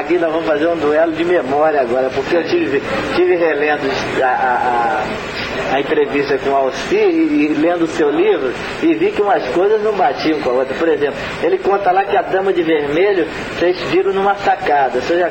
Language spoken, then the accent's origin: Portuguese; Rio de Janeiro, Brazil; Conheço, eu sou carioca.